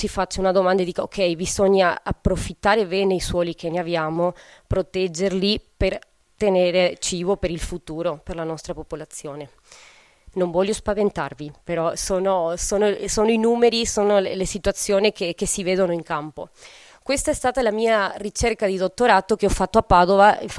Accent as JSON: {"language": "Italian", "country": "Argentina", "tie": "born or raised there", "said": "Sono nata in Argentina, per cui la campagna è il mio paesaggio dalla mattina alla sera, fin da piccola"}